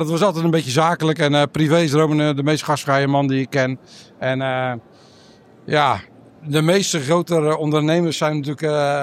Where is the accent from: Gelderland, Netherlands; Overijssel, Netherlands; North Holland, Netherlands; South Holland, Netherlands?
South Holland, Netherlands; Rotterdam; Ik kom uit Rotterdam-Zuid. Jongste van 11 kinderen. Dus niet echt, mijn vader werkte in de haven.